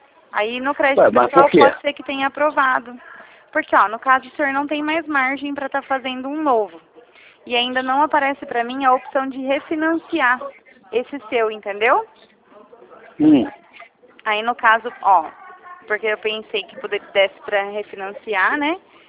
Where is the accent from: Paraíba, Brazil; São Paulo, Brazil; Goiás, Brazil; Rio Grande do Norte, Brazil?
São Paulo, Brazil; Eu sou aqui de São Paulo, do interior.